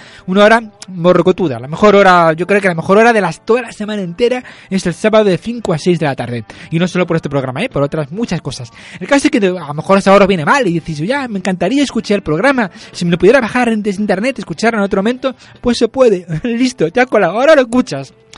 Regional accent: Totana, Region of Murcia, Spain; yo soy de Totana, Murcia. No hay ningún problema.

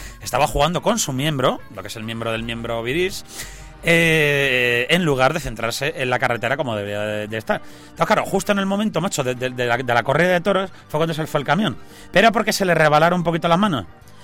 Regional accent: Torrejón de Ardoz, Community of Madrid, Spain; porque somos de Torrejón. ¿Tú te crees, macho, que discriminación porque somos de Torrejón?

